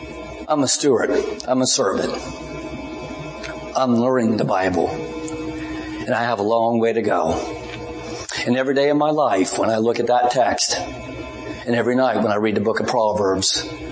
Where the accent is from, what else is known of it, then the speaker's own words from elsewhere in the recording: Ohio, United States; also born or lived in Florida / Tennessee; Been in Florida for a while, Tennessee, but I'm from Ohio.